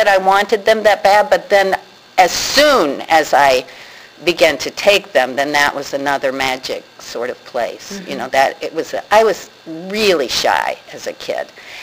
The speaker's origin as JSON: {"language": "English", "town": "Louisville", "region": "Kentucky", "country": "United States", "tie": "born or raised there", "said": "I grew up in Louisville, Kentucky. There's a lot of art there. There was, even when I was a kid."}